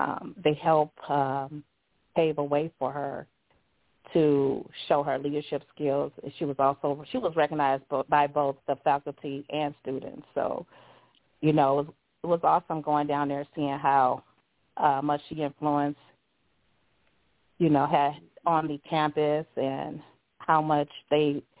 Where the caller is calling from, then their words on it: Chicago, Illinois, United States; I'm calling from Chicago, Illinois.